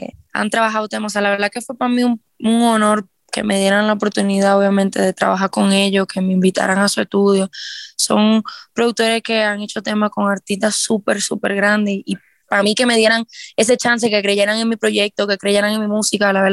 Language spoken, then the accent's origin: Spanish; Dominican Republic; de República Dominicana